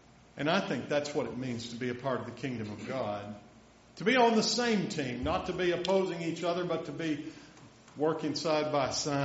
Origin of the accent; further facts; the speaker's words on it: Bridgeport, United States; Anymore, I usually just say I'm from Bridgeport.